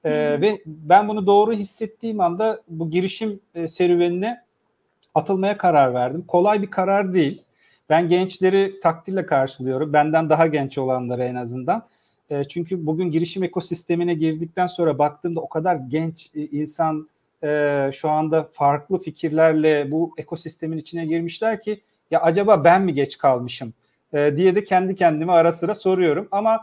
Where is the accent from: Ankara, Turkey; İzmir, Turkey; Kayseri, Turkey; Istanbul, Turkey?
İzmir, Turkey; also born or lived in Hameln, Germany; Babam o zamanın şartlarında Almanya'ya çalışmak için gittiğinde ben orada dünyaya gelmişim. 5 yaşımda Türkiye'ye döndüm. İlk orta ve lise öğrenimi Türkiye'de İzmir'de tamamladım.